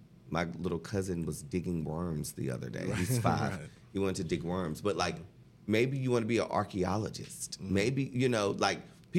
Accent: North Carolina, United States; also born or lived in New York; now in California, United States; So living in California, you know, I'm from North Carolina, moved to New York.

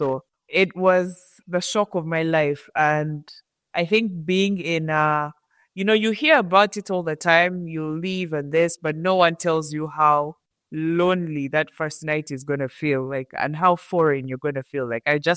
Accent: Uganda; moved away as an adult; now in Canada; I grew up in Uganda, born in Uganda.

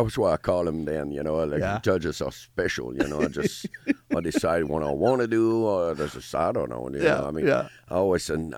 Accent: Canada; just because I'm from Canada, to send me the buckle home, it'll take forever

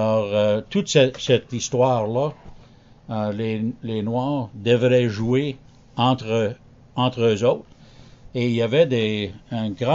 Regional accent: Montreal, Quebec, Canada; Mais je pense que ça a commencé quand j'étais dans mon enfance ici à Montréal

